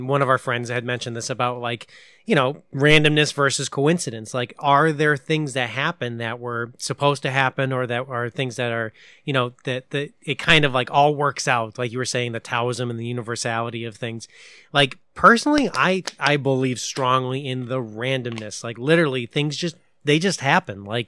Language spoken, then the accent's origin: English; Pennsylvania, United States; born there; I was born in Northeast Pennsylvania